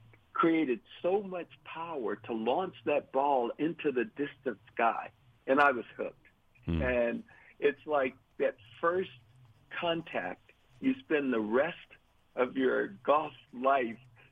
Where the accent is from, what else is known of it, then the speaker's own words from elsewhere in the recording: Texas, United States; Golf was not a part of my life, but I grew up in Texas, so football definitely was.